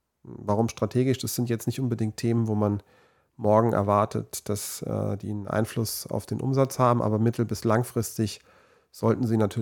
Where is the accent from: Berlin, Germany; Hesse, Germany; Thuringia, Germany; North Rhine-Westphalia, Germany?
Hesse, Germany; Darmstadt; Also ich bin in der Region einfach hängen geblieben. Gebürtig komme ich aus Darmstadt. Insofern, das war fast schon geplant, sage ich mal, dass ich in Würzburg studiert habe.